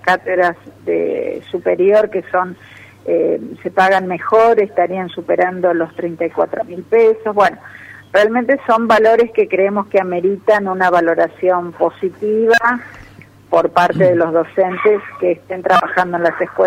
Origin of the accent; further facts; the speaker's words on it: Santa Fe, Argentina; como santafesinos y como argentinos